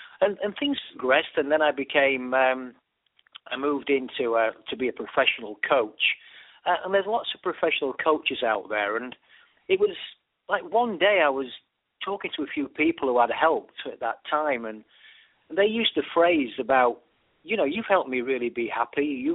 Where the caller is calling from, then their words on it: York, Yorkshire and the Humber, United Kingdom; Well, I'm calling in from York in the UK, which is in the north of England.